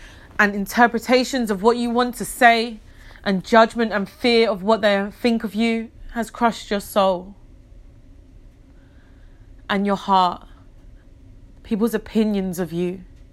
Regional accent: England, United Kingdom; born there; English, I'm British. England is the country I was born

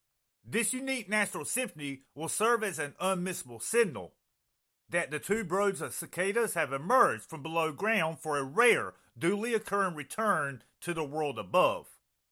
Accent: Lawrence, South Carolina, United States; but in my hometown, Lawrence, South Carolina, let me show you what our district's doing.

